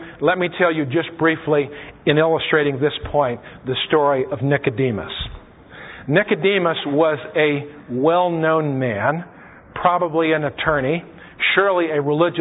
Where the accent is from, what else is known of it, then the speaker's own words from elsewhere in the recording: Fort Bragg, California, United States; I was raised in Northern California, and my father was in the logging business. It just happened that we lived at a little town called Fort Bragg, California, on the coast, up north of Albion.